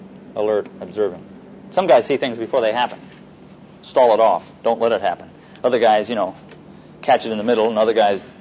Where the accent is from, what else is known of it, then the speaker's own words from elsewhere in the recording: Midwest, United States; I'm from the Midwest